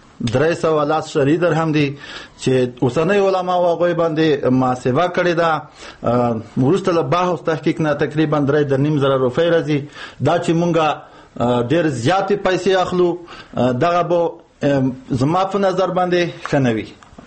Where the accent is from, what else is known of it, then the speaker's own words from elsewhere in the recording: Afghanistan; زه دومره وایم چې الحمدلله موږ ټول د افغانستان خلک